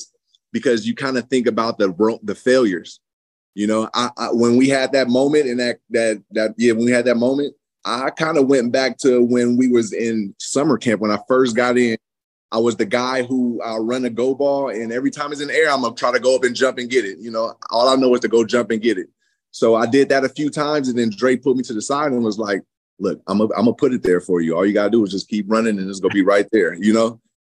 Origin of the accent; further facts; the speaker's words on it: San Francisco, California, United States; also born or lived in Fairfield; Because I came from San Francisco, was the inner city. Point. And then we moved up once I got to high school up to Fairfield, California.